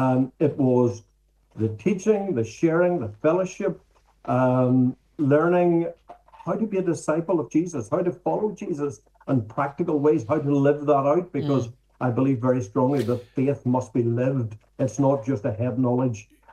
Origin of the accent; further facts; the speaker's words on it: Ulster, Ireland; I have lived overseas for a number of years, I always tell people I'm from Donegal. It's part of who I am, and I'm very grateful for that.